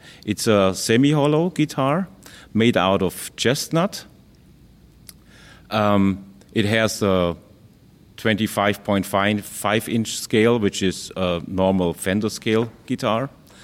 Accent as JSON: {"language": "English", "country": "Germany", "second_language": "English", "said": "I'm Luthier from Germany. … I'm here on the invitation of Pierre Chornel."}